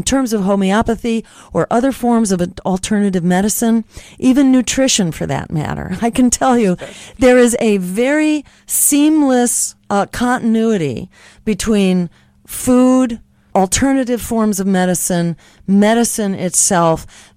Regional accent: Massachusetts, United States; In my home state in Massachusetts, many of the social movements got together.

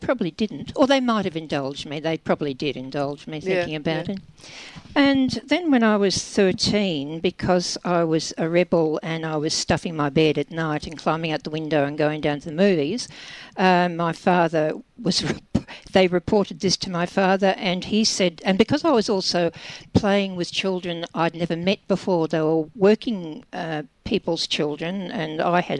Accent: St Kilda, Victoria, Australia; born there; I was born in St Kilda. And when I was about 11, we had to move to the country

